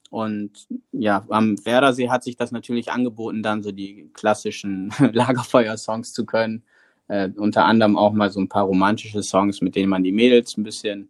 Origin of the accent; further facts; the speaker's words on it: Bremen, Germany; ich bin ja hier in Bremen aufgewachsen. Für mich ist Deutsch jetzt halt meine Hauptmuttersprache.